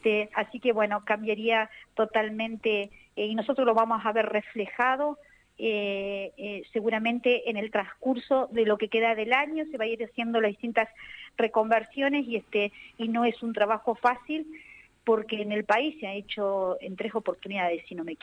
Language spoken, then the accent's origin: Spanish; Maquinchao, Río Negro, Argentina; las autoridades y principalmente a nuestra gobernadora, que hoy va a ser el acto central acá en mi pueblo.